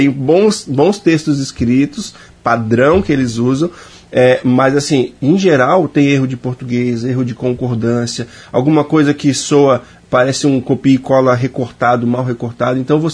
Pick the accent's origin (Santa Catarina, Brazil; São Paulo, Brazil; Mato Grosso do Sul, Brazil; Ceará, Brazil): Santa Catarina, Brazil; Florianópolis; Eu sou natural de Florianópolis